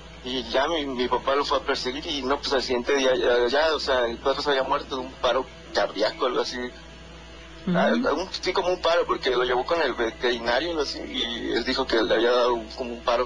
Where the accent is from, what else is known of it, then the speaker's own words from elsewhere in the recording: Tampico, Tamaulipas, Mexico; now in Querétaro, Mexico; Yo actualmente radico, vivo en Querétaro, pero originariamente soy de Tampico, Tamaulipas. Entonces, bueno, en aquel entonces vivíamos en Ciudad Madero, Tamaulipas.